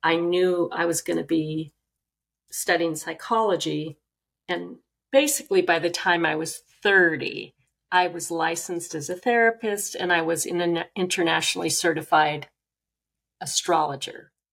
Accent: New York City, New York, United States; I am Jewish from New York City, intellectual parents, they could care less.

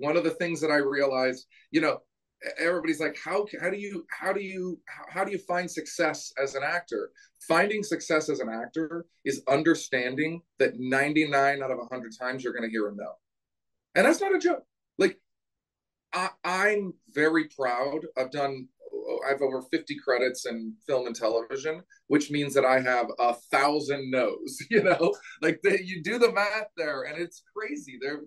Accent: Portland, Oregon, United States; We shot it in my hometown, Portland, Oregon.

